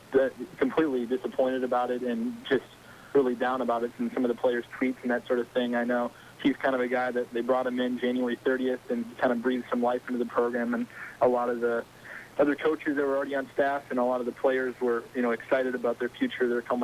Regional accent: Twin Cities, Minnesota, United States; now in Minot, United States; I came in early yesterday morning, and I'm from the Twin Cities originally, so I was able to stay at my folks' place

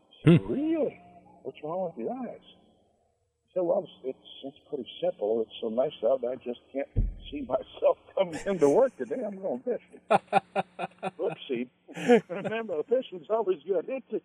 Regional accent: Lisbon, United States; And Doug, growing up in Lisbon, I had a lot of summer, what they call part-time jobs.

